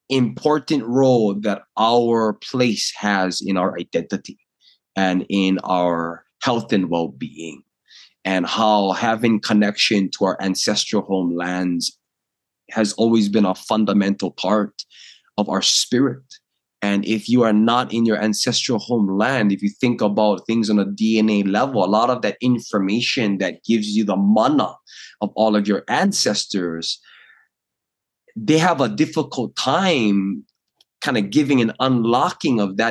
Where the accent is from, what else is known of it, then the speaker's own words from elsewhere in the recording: Hawaii, United States; I come from Hawaii, the islands of Hawaii. All of my ancestors been in Hawaii since the beginning. As we like to say, hey Hawaii, au mawa mau. I am Hawaii, always and forever. I have lived all of my life on the island of Oahu.